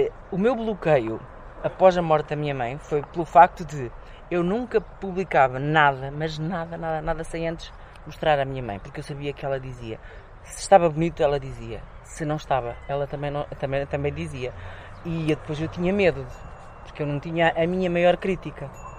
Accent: Águeda, Aveiro, Portugal; E aqui ali no Cais das Laranjeiras, que é o sítio de eleição da Águeda, que é onde eu brinquei, onde eu cresci, ali, né?

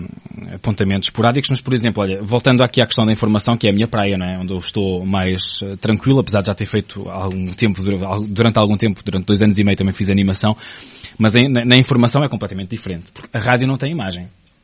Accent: Luso, Aveiro, Portugal; also born or lived in Bragança; eu estive 7 anos em Bragança e depois tinha uma vontade enorme de voltar porque eu sou daqui do distrito de Aveiro, sou do Luso

